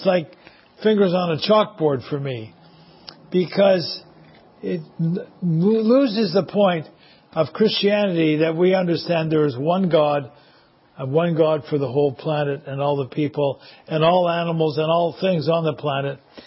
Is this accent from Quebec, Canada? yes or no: yes; Quebec, Canada; When I grew up in Quebec